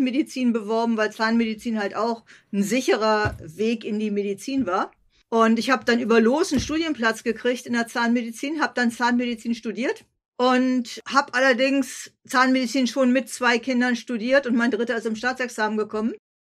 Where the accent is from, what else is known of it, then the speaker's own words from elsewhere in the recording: Berlin, Germany; also born or lived in Bonn; Ich bin in Berlin eingeschleppt worden mit 6 Wochen. Geboren bin ich in Bonn, aber ab der 7. Woche bin ich dann in Berlin aufgewachsen.